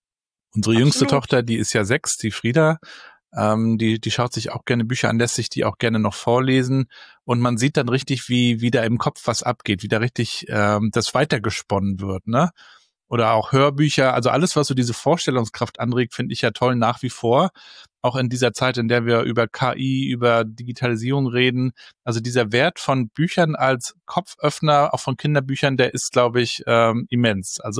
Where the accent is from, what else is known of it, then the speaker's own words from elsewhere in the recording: East Germany, Germany; Ich bin ja noch in der DDR groß geworden.